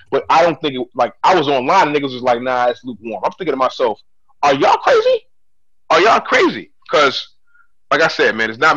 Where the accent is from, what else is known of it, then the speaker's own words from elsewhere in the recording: Ghana; I'm Ghanaian